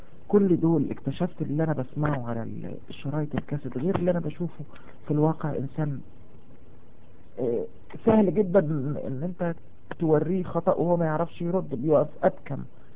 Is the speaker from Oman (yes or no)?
no; Riyadh, Riyadh Province, Saudi Arabia; also born or lived in Egypt; أصل عربية ينتهي للأشراف، أنا من عيلة من الأشراف أهل البيت. كانت عيلة طبعا في الجزيرة العربية الأول، وبعد كده في الشام، وبعد كده جت واستوطنت في مصر. اتربيت في السعودية في الرياض،